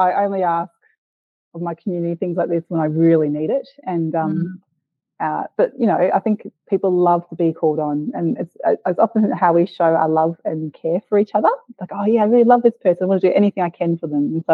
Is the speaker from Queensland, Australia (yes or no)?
yes; Brisbane, Queensland, Australia; now in Hobart, Australia; I've lived all over Australia. I grew up in Meanjin, Brisbane, and now based in Nipaluna, Hobart.